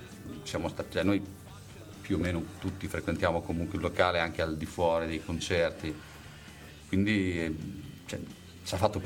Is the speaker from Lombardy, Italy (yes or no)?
no; Faenza, Emilia-Romagna, Italy; molti di noi sono di Faenza